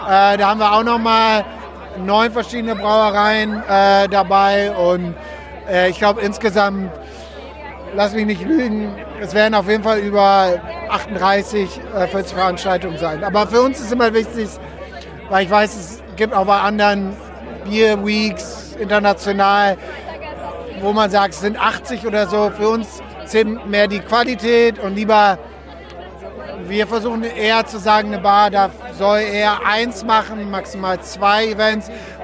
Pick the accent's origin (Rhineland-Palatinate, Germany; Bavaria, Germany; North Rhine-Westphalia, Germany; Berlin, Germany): Berlin, Germany; Ja, wir sind Berliner, ne?